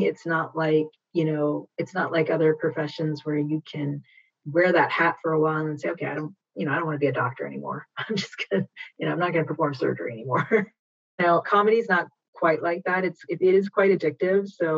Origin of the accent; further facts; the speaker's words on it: Canada; also born or lived in Guyana; A lot of my comedy focuses on my Indo-Caribbean heritage. I was born in Guyana, South America, and I was raised in Canada in the 70s